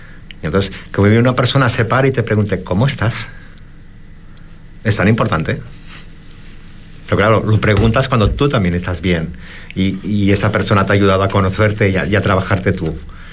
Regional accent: Barcelona, Catalonia, Spain; persona que vengo de Barcelona, vine por un tema de salud, aterricé en esa isla sin conocerla, y han pasado 2 años

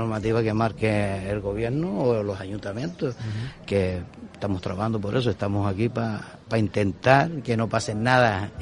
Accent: Morro Jable, Canary Islands, Spain; Y que la juventud de Morrojable, que yo soy de Morrojable, yo la conozco y sé cómo va.

